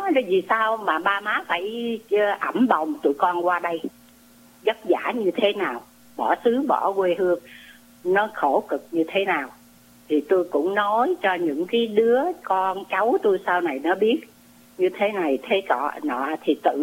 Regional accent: Southern Vietnam, Vietnam; tôi là người dân miền Nam

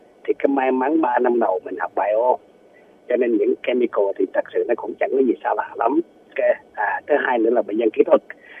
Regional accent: Da Nang, Vietnam; moved away; Thì mình người miền Trung, gốc miền Trung dân Đà Nẵng, đi vượt biên là cuối năm 1980. Rồi qua đây là đi học

